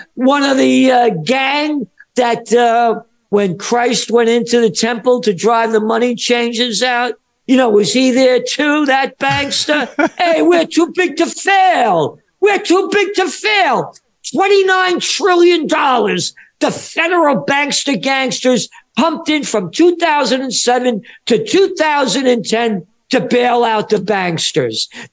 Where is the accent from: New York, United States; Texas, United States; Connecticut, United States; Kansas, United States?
New York, United States; And, you know, as a New Yorker, holy, it's a whole different place.